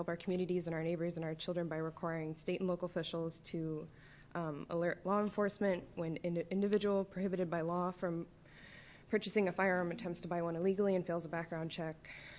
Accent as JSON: {"language": "English", "town": "Newtown", "region": "Connecticut", "country": "United States", "tie": "born or raised there", "lives_now": "Portland, United States", "said": "I live in Portland. I'm a daughter and volunteer with Moms Demand Action. I grew up in Newtown, Connecticut, part of which you know of as Sandy Hook."}